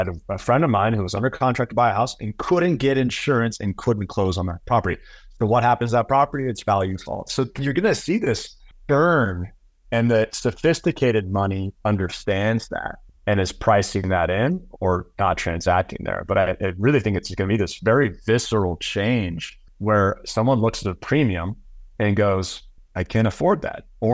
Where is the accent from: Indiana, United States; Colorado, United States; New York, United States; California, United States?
California, United States; I grew up in California.